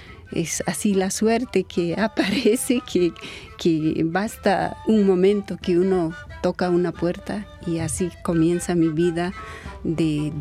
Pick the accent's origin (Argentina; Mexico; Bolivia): Bolivia; Potosí; un señor no vidente que había sido de la ciudad de Potosí, del departamento de donde yo vengo.